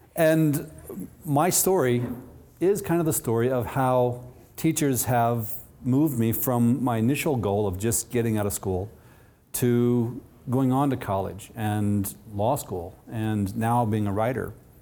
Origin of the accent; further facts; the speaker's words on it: Missouri, United States; I grew up in Missouri.